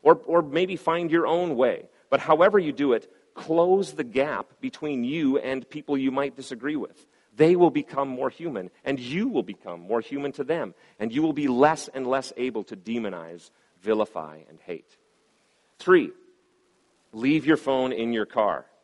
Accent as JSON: {"language": "English", "country": "Canada", "said": "found in large quantities in Labrador and Newfoundland within my home country of Canada"}